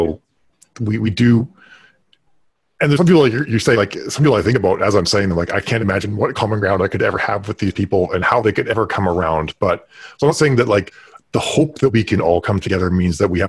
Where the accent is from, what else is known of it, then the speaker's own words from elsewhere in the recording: Canada; I grew up in Canada